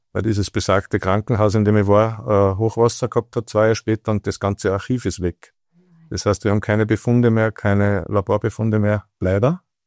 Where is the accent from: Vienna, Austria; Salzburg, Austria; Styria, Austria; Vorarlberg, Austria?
Salzburg, Austria; Zell am See; born there; Also ich bin vor 47 Jahren in Zell am See geboren, in Salzburg. Ganz normal aufgewachsen